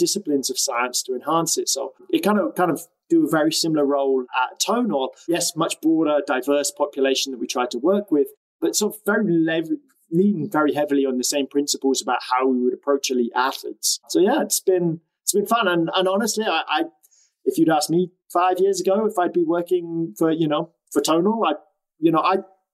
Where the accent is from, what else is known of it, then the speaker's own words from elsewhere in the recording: South of England, United Kingdom; accent: southern English; not in Texas, my accent's not from there, but like from in the south of England